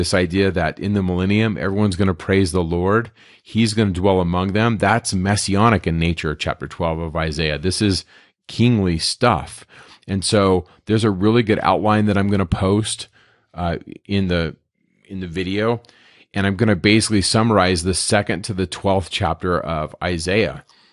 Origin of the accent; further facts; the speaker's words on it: California, United States; I grew up in Northern California for many years